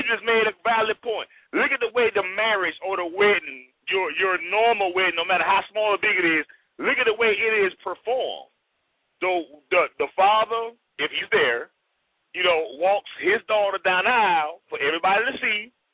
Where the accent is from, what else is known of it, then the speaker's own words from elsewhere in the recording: New York City, New York, United States; now in North Carolina, United States; I may have been born and raised in New York City and now I live in North Carolina.